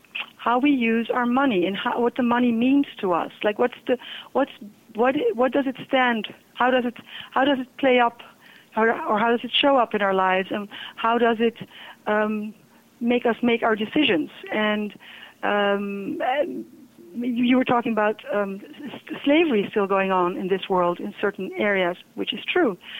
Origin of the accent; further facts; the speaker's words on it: Netherlands; He's from Belgium, and we're from the Netherlands, so that's, I think he lived like about 2 hours away from us.